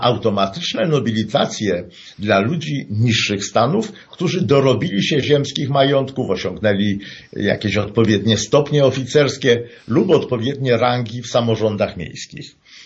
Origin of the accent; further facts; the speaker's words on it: Kraków, Lesser Poland, Poland; Bez ogródek wyznam, że choć jestem krakowianinem